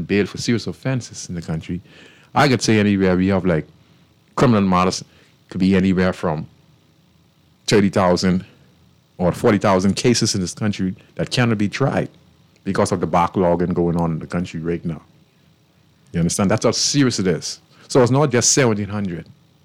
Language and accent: English; Bahamas; Bahamas is supposed to be the greatest example for the world. Because we have a country that are governed by a race of people, even though, but the majority of us, you know, we come from